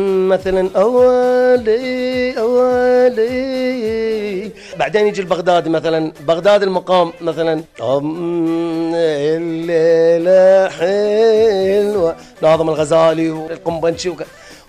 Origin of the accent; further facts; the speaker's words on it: Dubai, United Arab Emirates; يعني عندنا في دبي إلا مقومات